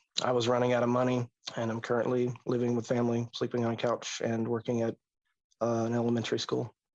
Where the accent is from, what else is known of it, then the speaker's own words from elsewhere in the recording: Georgia, United States; I'm from Georgia. I live in Kingsland near the Florida line.